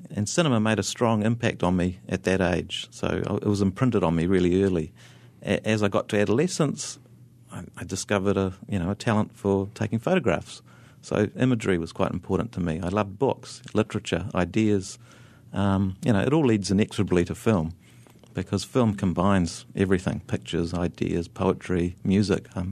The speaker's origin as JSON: {"language": "English", "country": "New Zealand", "tie": "born there", "moved": "yes"}